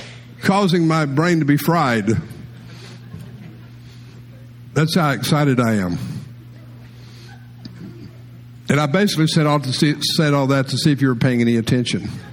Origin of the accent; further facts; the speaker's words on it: Texas, United States; but I grew up in West Texas. I mean, I've been around places when they burned dead animals.